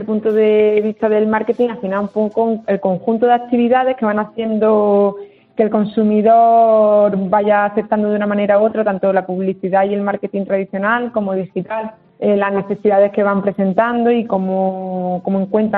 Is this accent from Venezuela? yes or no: no; Jaén, Andalusia, Spain; al final pues decidí volver a Jaén, que es mi tierra, más cerca de mi familia y de mi gente